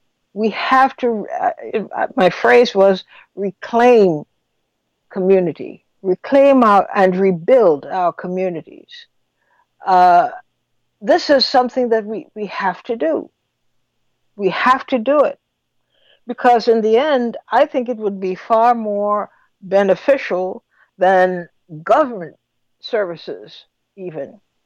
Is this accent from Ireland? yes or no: no; Trinidad & Tobago; I came from Trinidad, as you know, I talk about it all the time.